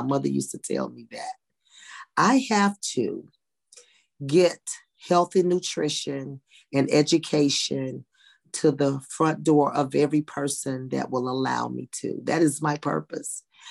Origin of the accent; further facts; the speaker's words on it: Cartersville, Georgia, United States; also born or lived in Las Vegas, Nevada; And I was born in Las Vegas, Nevada in 1963 at the end of the strip. My mother brought me back to Georgia in 1965, 66. And I went from pre-K to college right there in Cartersville, Georgia.